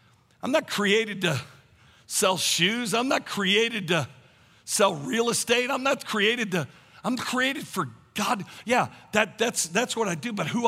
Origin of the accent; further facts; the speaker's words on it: Tulsa, Oklahoma, United States; from Tulsa, Oklahoma.